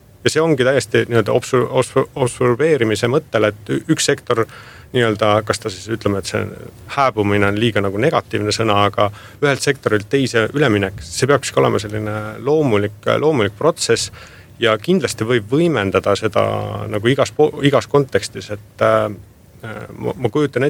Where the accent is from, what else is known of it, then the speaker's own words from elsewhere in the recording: Haapsalu, Lääne County, Estonia; olen Haapsalust pärit, Haapsalu ei kuulu õiglase ülemineku piirkonda kuidagi